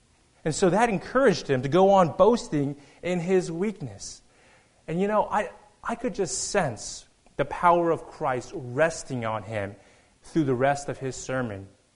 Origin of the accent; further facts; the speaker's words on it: Texas, United States; As Darcy said, I am originally from Texas